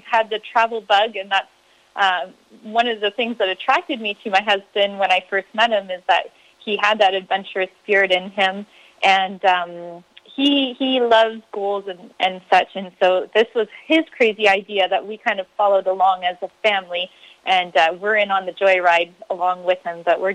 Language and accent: English; Canada; moved away; we're originally from Canada.